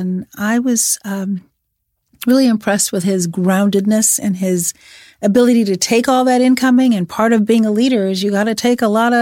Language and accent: English; Chicago, Illinois, United States; And, you know, I'm from Chicago, and you see what's happening in Chicago.